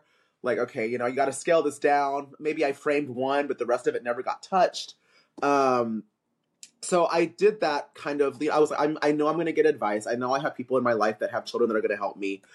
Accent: the South, United States; growing up in the South with my mother's influences

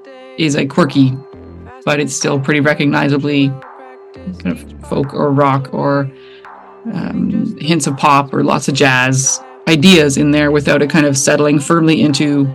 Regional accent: Yellowknife, Northwest Territories, Canada; Right, I am in Sombaquay, which is the Welladay word for Yellowknife. So it's in the Northwest Territories, Northern Canada, and it's the place that I've lived for most of my life and still call home.

